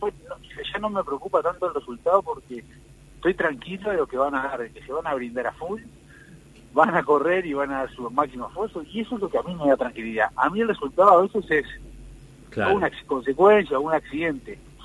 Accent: Uruguay; nosotros como críticos uruguayos

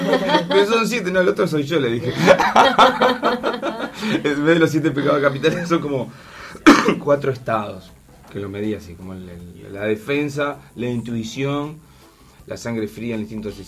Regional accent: Buceo, Montevideo, Uruguay; born there; en Buceo, donde yo nací

